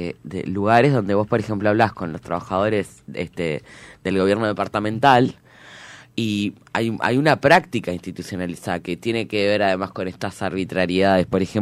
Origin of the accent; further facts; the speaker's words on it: Montevideo, Uruguay; y menos siendo montevideana